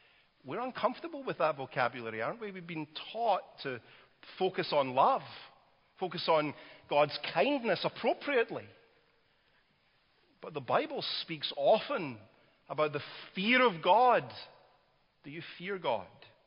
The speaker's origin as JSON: {"language": "English", "town": "Glasgow", "region": "Scotland", "country": "United Kingdom", "tie": "born or raised there", "said": "Robert Layton, who is the Episcopal Bishop of Glasgow, my hometown, in the 17th century in Scotland"}